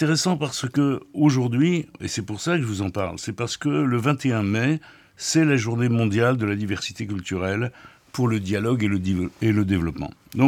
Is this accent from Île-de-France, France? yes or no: yes; Paris, Île-de-France, France; je suis parisien